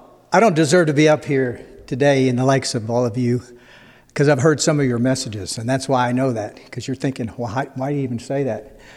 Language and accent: English; Garden City, Michigan, United States; now in Nashville, United States; I'm from the Detroit area, Garden City.